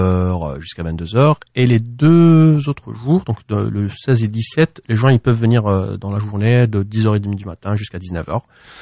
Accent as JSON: {"language": "French", "town": "Tizi Ouzou", "region": "Tizi Ouzou Province", "country": "Algeria", "tie": "born or raised there", "lives_now": "Algiers, Algeria", "said": "Moi, je suis natif de Tizi Ouzou. Mais je vis à Alger depuis 20 ans et voilà, donc je me considère Tizi Ouzien autant qu'Algérois."}